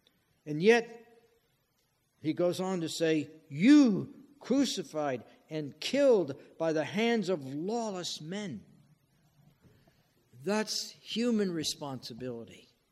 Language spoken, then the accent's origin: English; New Jersey, United States; I was reared in South Jersey. I was born in Jersey, but I was reared in Jersey.